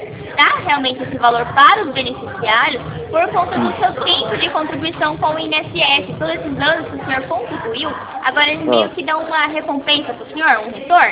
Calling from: São Paulo, Brazil; Fala aqui de São Paulo. Capital de São Paulo

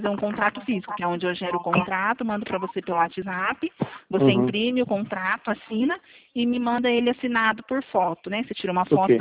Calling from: Presidente Prudente, São Paulo, Brazil; Aqui é Presidente Prudente, gente, São Paulo.

